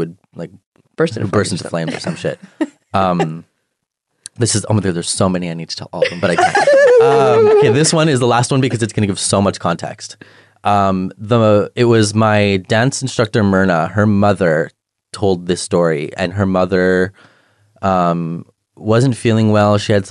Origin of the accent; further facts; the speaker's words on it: St. Ambrose, Manitoba, Canada; I'm from St. Ambrose.